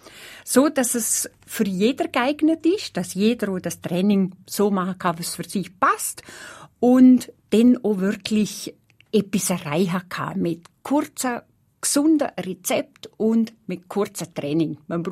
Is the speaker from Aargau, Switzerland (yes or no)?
yes; Muri, Aargau, Switzerland; also ich komme aus Mura.